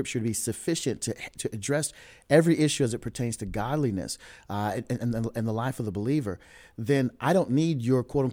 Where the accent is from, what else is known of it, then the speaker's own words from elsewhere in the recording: Oklahoma, United States; I mentioned I'm from Oklahoma, I've got some friends who are still caught up in charismaticism.